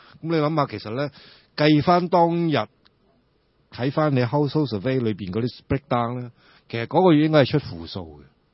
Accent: Hong Kong; 大陆已经系我哋香港人好惨

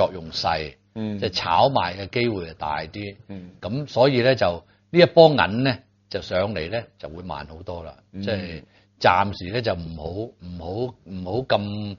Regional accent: Hong Kong; 佢本應係為咗滿足我哋港人個食用

